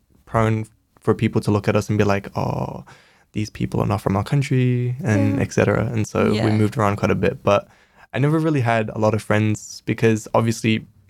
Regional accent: Auckland, New Zealand; now in Nelson, New Zealand; No, so actually I went to a few schools up in Auckland.

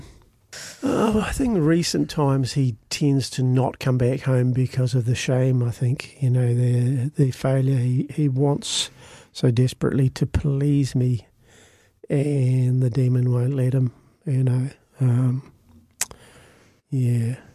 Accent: Ireland; I'm Irish, so it's really hard for me to keep those four-letter ones in.

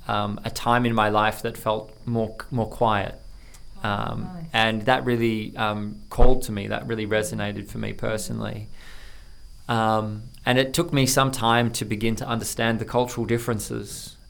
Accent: Melbourne, Victoria, Australia; So when I was a kid in the 80s, I loved Melbourne. I grew up in Melbourne.

